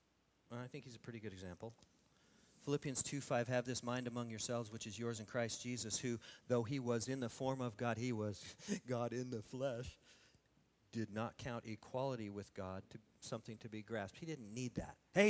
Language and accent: English; Lebanon, Oregon, United States; I'm a dork from Lebanon, Oregon.